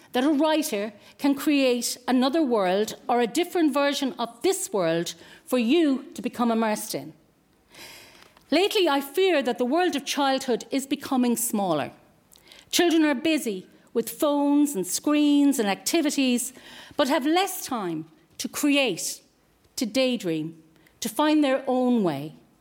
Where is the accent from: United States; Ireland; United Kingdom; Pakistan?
Ireland; As Irish people, over the years, one of the advantages of being dominated by the Catholic Church was that we grew up believing that there was a whole other world right beside us.